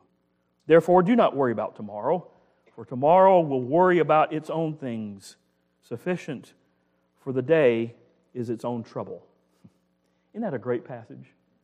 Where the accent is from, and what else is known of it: United States